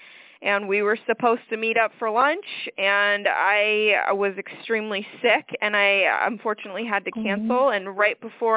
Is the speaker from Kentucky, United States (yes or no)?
no; Vermont, United States; Well, I grew up in New England, so in New England, you played hockey, period.